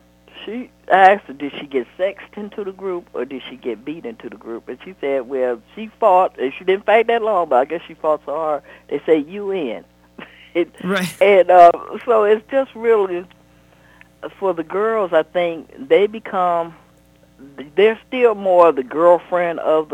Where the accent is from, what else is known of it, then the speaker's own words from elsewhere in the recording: Detroit, Michigan, United States; Well, see, I grew up in Detroit